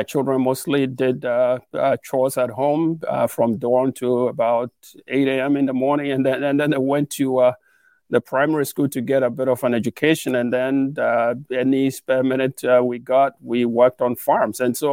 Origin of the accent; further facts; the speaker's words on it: Ghana; So I grew up in a small dusty village in Ghana, West Africa. And I was one of 14 children born to two illiterate parents who had no formal education.